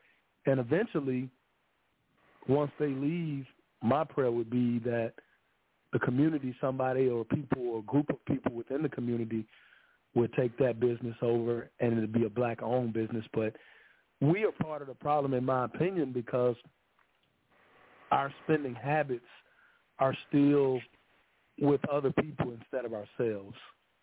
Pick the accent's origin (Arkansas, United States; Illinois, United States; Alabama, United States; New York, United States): Alabama, United States; Birmingham; because I'm from Birmingham, Alabama, so I have a serious history.